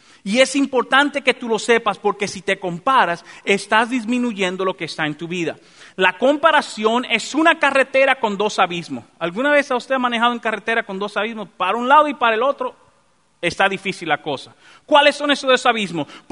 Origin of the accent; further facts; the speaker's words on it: Dominican Republic; así me hicieron y así usted va a querer, ¿verdad? Soy dominicano y adelante.